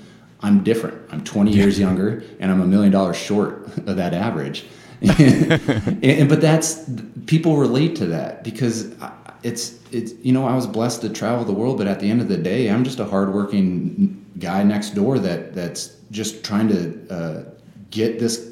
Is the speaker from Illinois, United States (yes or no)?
no; Sioux City, Iowa, United States; Now, I was raised in Sioux City, and the farm's 4 hours away